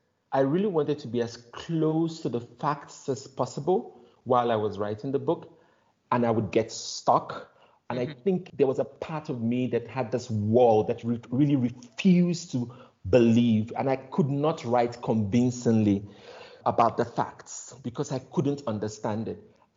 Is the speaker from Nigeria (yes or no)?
yes; Nigeria; Not the psychology background, not the fact that I'm Nigerian, but the fact that I'm a screenwriter.